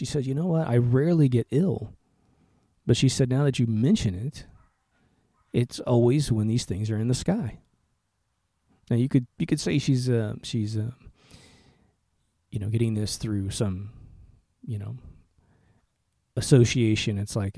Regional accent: Midwest, United States; Now, I grew up in the Midwest where there's a lot of pollen issues and a lot of deep temperature changes.

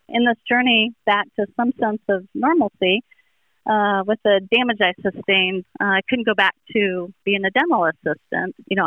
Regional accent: Kansas, United States; And so I grew up in Western Kansas, and they were going to get a physical therapy program.

